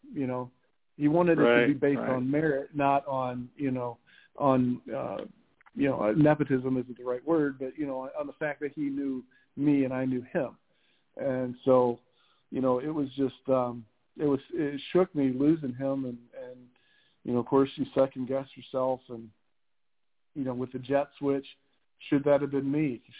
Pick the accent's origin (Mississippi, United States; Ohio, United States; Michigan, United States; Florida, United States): Ohio, United States; Napoleon; He was from McClure, I was from Napoleon, and they're like literally 10 minutes apart.